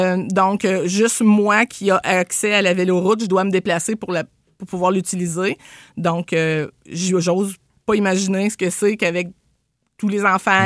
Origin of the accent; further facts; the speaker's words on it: Quebec, Canada; je suis pas originaire d'ici. Je viens de la Mauricie. Et puis, c'est ça. J'étais venue pour une année travailler à l'école, mais ça fait 20 ans.